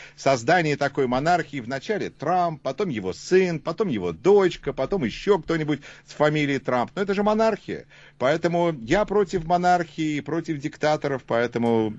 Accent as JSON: {"language": "Russian", "region": "Moscow", "country": "Russia", "tie": "born or raised there", "said": "я вырос на Патриарших прудах, где стояла статуя Крылова"}